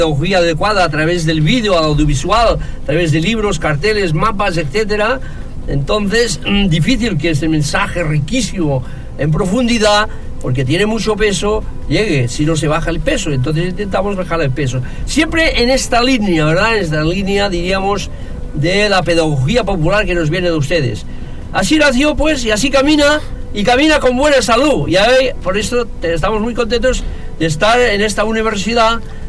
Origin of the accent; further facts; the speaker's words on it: Catalonia, Spain; y que fuimos los españoles, y malas lenguas dicen que era de mi tierra